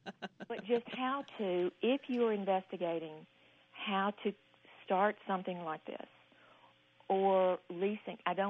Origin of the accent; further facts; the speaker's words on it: North Carolina, United States; now in Nashville, United States; I'm calling from Nashville, but my heart is in Raleigh, North Carolina, and in Rowan County.